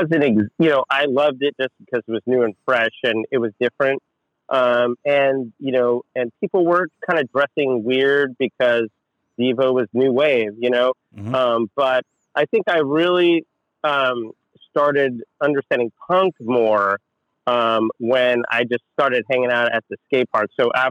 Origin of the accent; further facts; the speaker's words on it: Chino, California, United States; I grew up in Chino, okay. The city of Chino.